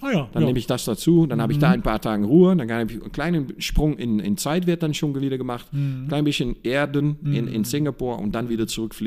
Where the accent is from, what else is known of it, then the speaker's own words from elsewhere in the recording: Netherlands; German is a second language; now in Milan, Italy; Ich als Holländer, zu Gast in Mailand, sollte dann anpassen.